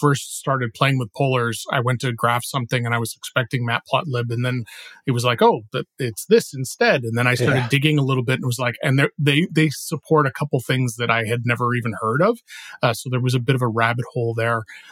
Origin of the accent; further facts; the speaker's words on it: Canada; That, and, well, I'm Canadian, so I kind of have to love the polar bear.